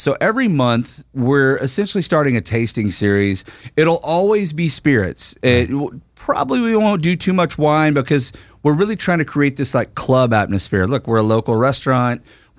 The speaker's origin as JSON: {"language": "English", "region": "Texas", "country": "United States", "said": "Listen, I'm from Texas"}